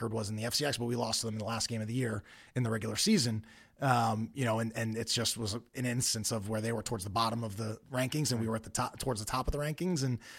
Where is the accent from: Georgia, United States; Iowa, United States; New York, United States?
New York, United States; I grew up on Long Island, so Long Island lacrosse is pretty good. But our conference, you know, there's so many teams on Long Island and different conferences in Nassau and Suffolk.